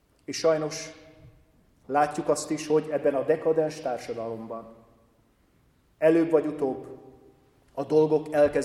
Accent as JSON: {"language": "Hungarian", "region": "Transylvania", "country": "Romania", "tie": "born or raised there", "said": "akár itt, akár Erdélyben, szülőhazámban"}